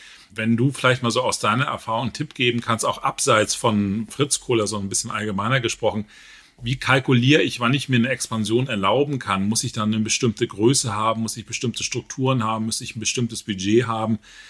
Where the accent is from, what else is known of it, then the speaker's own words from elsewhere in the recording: Hamburg, Germany; Ich komme selber auch aus Hamburg